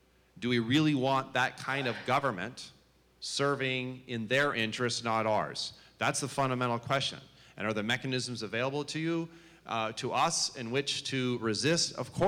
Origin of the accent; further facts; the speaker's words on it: Vermont, United States; also born or lived in Texas; See, I come from Texas and Vermont. Texas was a republic before it became a state. I grew up most of my youth and until young adulthood in Vermont